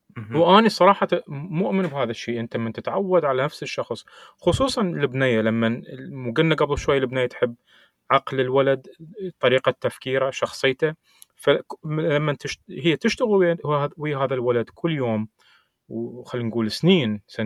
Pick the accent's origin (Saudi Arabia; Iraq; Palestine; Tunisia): Iraq; أنا عراقي يعني عراقي بحت.